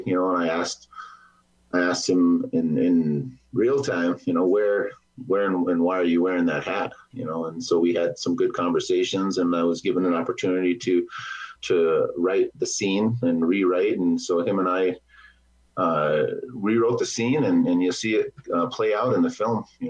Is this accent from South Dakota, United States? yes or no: yes; Lower Brule, South Dakota, United States; also born or lived in Pierre / Aberdeen; I'm just a boy from the reservation too. I grew up in Lower Brule and moved off the reservation after in the fifth and sixth grade. And I grew up in Pierre, and then I moved to Aberdeen, South Dakota